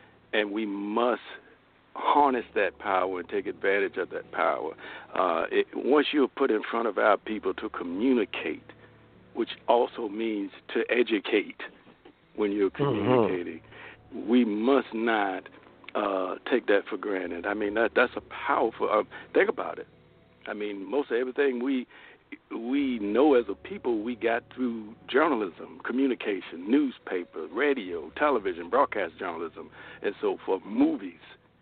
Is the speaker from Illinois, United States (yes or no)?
no; Richmond, Virginia, United States; I grew up in Gilpin Court in Richmond.